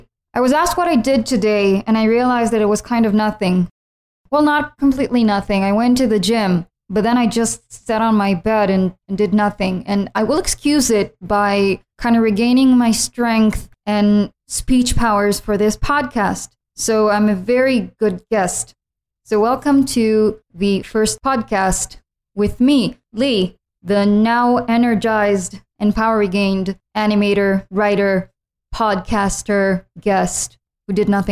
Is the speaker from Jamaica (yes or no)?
no; Israel; English is a second language; also born or lived in New York; now in Los Angeles, United States; I'm not from the U.S. actually. Well, I was born in New York, but I lived in Israel most of my life, and I moved here about 4 years ago to pursue my dreams